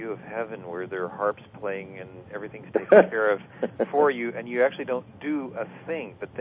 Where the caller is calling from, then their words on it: San Diego, California, United States; Sunny San Diego at this